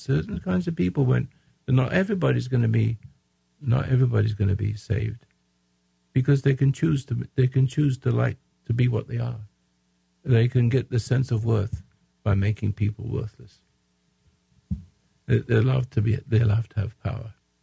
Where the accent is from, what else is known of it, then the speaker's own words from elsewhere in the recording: England, United Kingdom; moved away as an adult; also born or lived in South Africa; now in United States; I came from England, and after the war, I went to South Africa